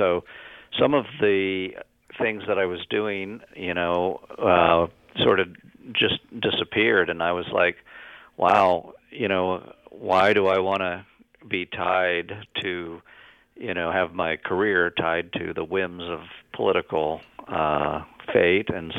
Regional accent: Maryland, United States; You know, I grew up on the Chesapeake Bay, and the Eastern Shore was this, still is, a region where there's a lot of chickens raised

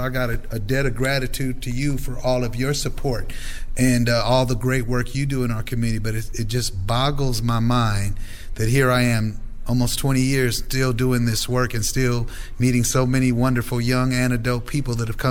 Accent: Oakland, California, United States; the basis of it is about my experiences growing up in East Oakland and how I was politicized by the Panthers.

